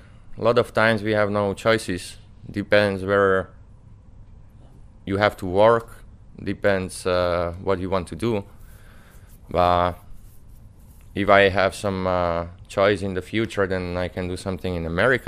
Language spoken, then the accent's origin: English; Slovakia; English is a second language; Oh well, that is an old team. My hometown. I just said, okay, I grow up there, let's to help them some way.